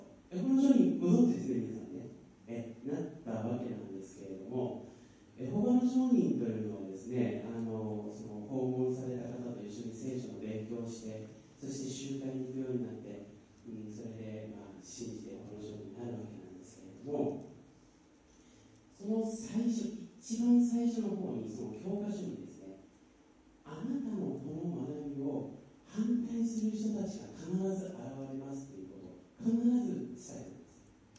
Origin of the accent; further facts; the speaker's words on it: Fukushima, Japan; その私の田舎の福島のですね